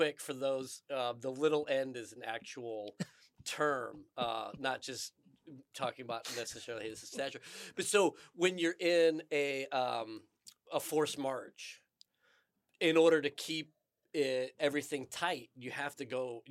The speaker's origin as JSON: {"language": "English", "country": "United States", "tie": "born there", "said": "it's a shame when we were growing up that this idea that I was born in America wasn't enough of an identity factor for me to feel American."}